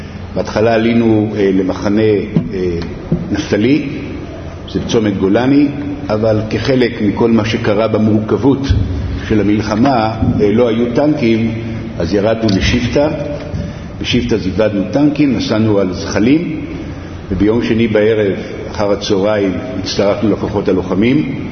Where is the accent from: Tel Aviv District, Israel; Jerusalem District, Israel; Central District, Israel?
Jerusalem District, Israel; Jerusalem; אני יליד ירושלים, גדלתי פה, התחנכתי פה